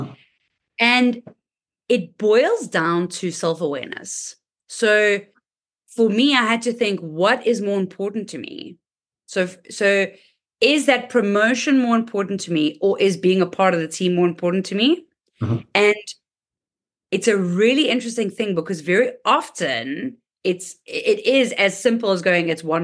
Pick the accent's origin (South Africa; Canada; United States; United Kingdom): South Africa; So I'm from South Africa.